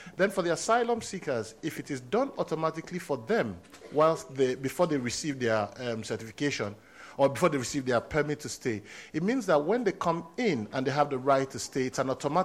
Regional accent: Nigeria; moved away as an adult; I come from Nigeria originally, and I did a bachelor's degree in Nigeria. I then went to England to do a master's degree.

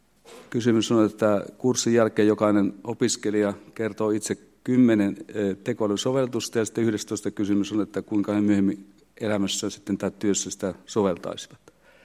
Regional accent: Saarijärvi, Central Finland, Finland; olen syntynyt ja käynyt koulun Saarijärvellä. Terveisiä vaan sinne Saarijärvelle.

